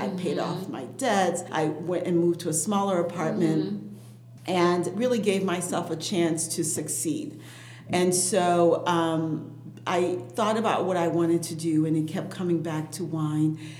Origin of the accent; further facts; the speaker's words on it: Haiti; first language Haitian Creole; English is a second language; also born or lived in Chicago, United States; So I'm from Haiti. I was born in Chicago, but grew up in Haiti. My parents are Haitian. Okay. So Creole was my first language, and French, really.